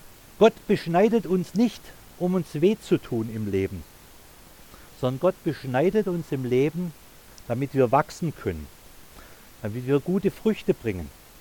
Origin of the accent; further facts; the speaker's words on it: Baden-Württemberg, Germany; Ich als Schwabe kenne Trollinger und Lemberger.